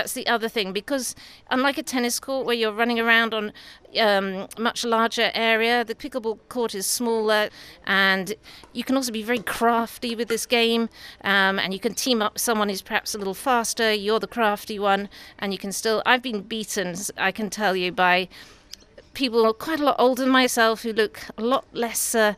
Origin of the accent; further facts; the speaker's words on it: England, United Kingdom; moved away as an adult; now in Australia; I'm from England and I came over to Australia in January to work here as a GP.